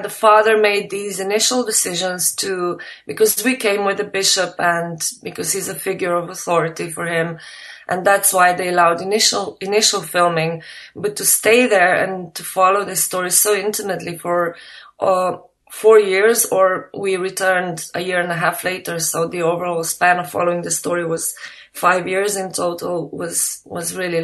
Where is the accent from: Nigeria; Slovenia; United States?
Slovenia; English is a second language; I'm not from Albania, I'm from Slovenia